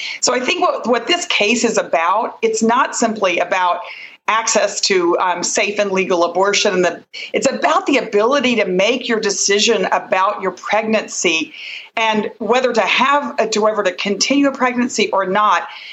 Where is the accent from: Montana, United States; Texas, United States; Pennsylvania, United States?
Texas, United States; This my home state of Texas